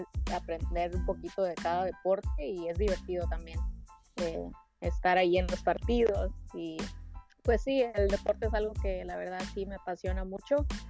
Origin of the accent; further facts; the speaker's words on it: Mexico; now in Houston, United States; antes que nada vivo en Houston, soy mexicana y soy estudiante de periodismo